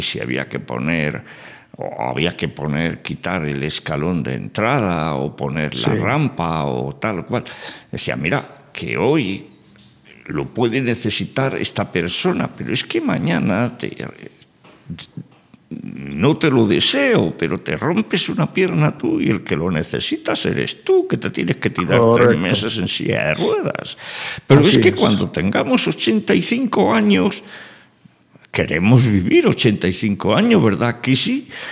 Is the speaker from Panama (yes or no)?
no; Spain; como somos tan españoles y nos gusta tanto alabar a Felipe II